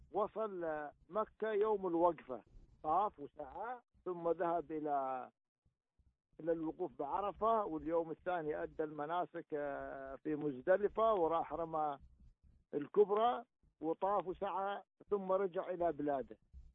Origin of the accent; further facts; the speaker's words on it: Al Ain, Abu Dhabi, United Arab Emirates; بس أنا عندما رجعت إلى مدينتي في العين كانت الصلاة الثانية اللي أنا جمعتها وقصرتها وصلت قبل الأذان